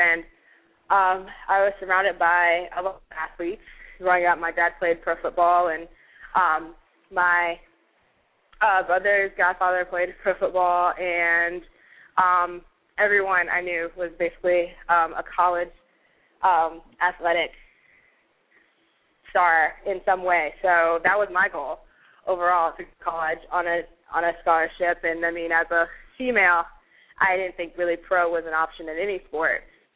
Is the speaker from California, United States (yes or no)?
no; Atlanta, Georgia, United States; I am originally from Atlanta, Georgia. Grew up there, first picked up a racket there at the age of 7 years old.